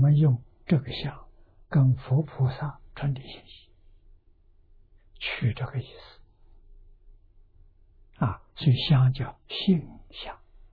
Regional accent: China; 我们中国人讲床幡宝盖啊

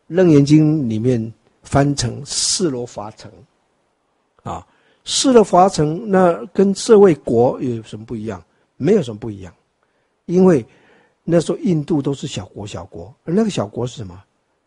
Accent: Taiwan; 那我们台湾人呢，就讲

